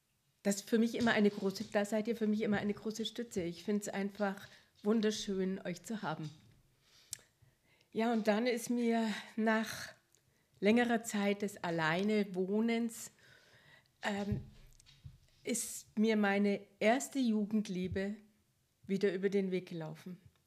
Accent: Munich, Bavaria, Germany; ja, meine Geschichte ist, ich komme aus München

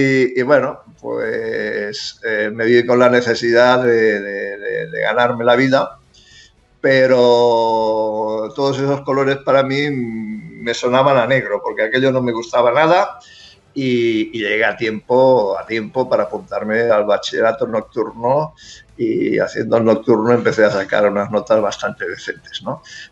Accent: Barcelona, Catalonia, Spain; yo crecí de pequeño en Barcelona, en un barrio, hoy se llama Raval, entonces se llamaba Distrito Quinto, era más bien conflictivo y tal.

